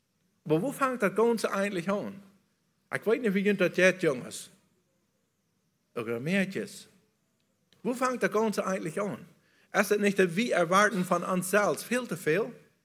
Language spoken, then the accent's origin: German; Bolivia; German is a second language; ein Football zu haben, bei uns in Bolivien, ein Soccer zu haben